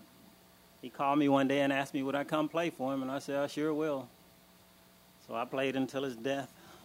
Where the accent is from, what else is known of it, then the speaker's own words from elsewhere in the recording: Michigan, United States; I'm really from Michigan. I'm not a native of Florida.